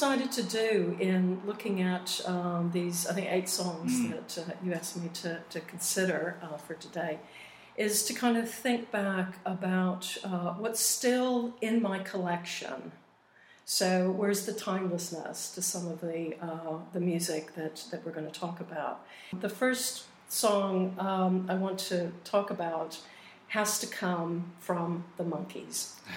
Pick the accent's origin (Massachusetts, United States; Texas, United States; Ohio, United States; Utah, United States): Texas, United States; Austin; I grew up in Austin, Texas, which... still today has an amazing reputation as a music capital.